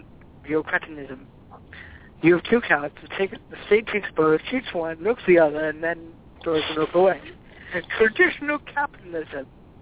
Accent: England, United Kingdom; And this is where I really cracked up, because I'm English.

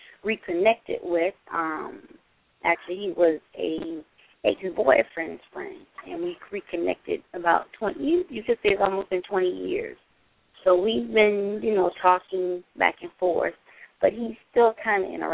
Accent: Tampa, Florida, United States; I'm from Tampa.

